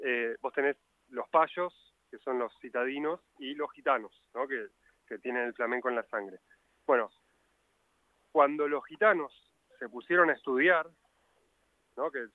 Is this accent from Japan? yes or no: no; Buenos Aires Province, Argentina; Yo soy bonaerense, de la zona norte